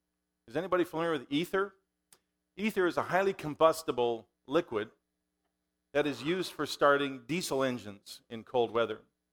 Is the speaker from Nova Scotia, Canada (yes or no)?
no; Saskatchewan, Canada; I grew up in Saskatchewan, Canada.